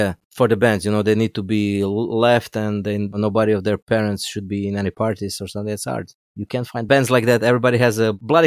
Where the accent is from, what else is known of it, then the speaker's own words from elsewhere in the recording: Istria County, Croatia; I'm from Istria